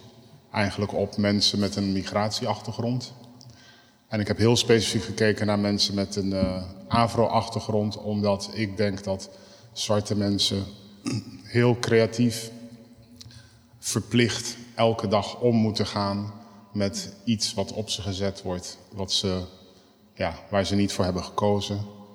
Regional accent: Rotterdam, South Holland, Netherlands; Mijn ouders komen uit Suriname. Ik kom uit Rotterdam-West. Ik woon nu op Rotterdam-Noord. Ik heb best veel gereisd, veel landen gezien en meegemaakt. En uiteindelijk wilde ik gewoon terug naar huis. Dus vandaar dat ik nu weer in Rotterdam

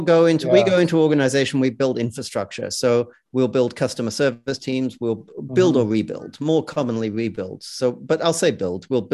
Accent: Australia; also born or lived in United Kingdom; Australia. Yeah. I was born in the UK, grew up in Australia.

